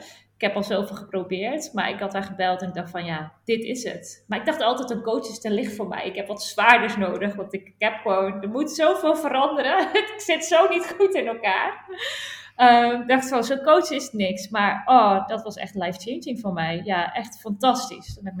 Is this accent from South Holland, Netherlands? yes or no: no; Edam, North Holland, Netherlands; Ik ben 35 jaar. Ik ben single. Nee, dat was denk ik wel duidelijk. En ik ben opgegroeid in Edam. Van de Edammekaar, zeg ik altijd maar. Hele fijne jeugd daar gehad. Heel kleinschalig. Echt heel erg mooie plek.